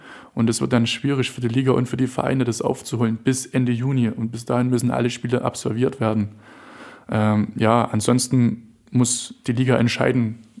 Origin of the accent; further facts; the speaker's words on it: Plauen, Saxony, Germany; meine Heimat ist Plauen, wird auch immer meine Heimatstadt bleiben. Also bin gebürtiger Plauner, fühle mich da nach wie vor wohl